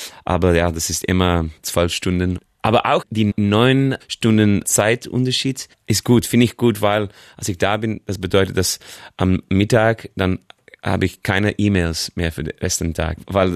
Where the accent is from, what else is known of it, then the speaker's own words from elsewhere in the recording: Belgium; first language Dutch; German is a second language; Und ich bin von Belgien. Meine Muttersprache ist Niederländisch